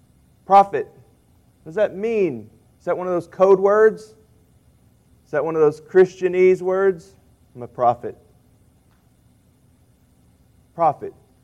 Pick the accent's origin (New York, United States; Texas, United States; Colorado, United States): Texas, United States; born there; Born in June in East Texas, and so it was probably hot from the very beginning